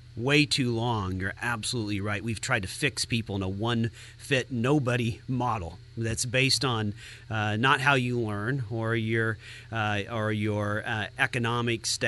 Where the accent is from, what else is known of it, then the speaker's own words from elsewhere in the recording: Roseburg, Oregon, United States; heading over to Roseburg, my hometown, this afternoon